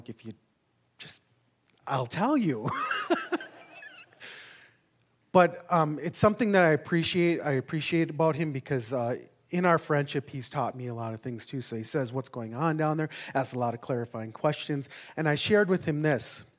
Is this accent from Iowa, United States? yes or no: no; Enemy Swim, South Dakota, United States; now in Bismarck, United States; I come from Enemy Swim, South Dakota. I live in Bismarck, North Dakota. I am 48 winners.